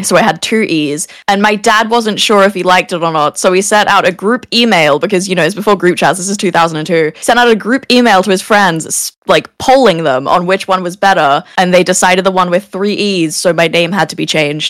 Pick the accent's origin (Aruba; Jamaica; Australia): Australia; Sydney, New South Wales; accent: Australian; also born or lived in United Kingdom; I am from Sydney, Australia. I was born in the UK though, actually. Lived there when I was a kid. Yeah, I say yogurt. That's the only part of my accent that stayed. Everything else is Australian except that.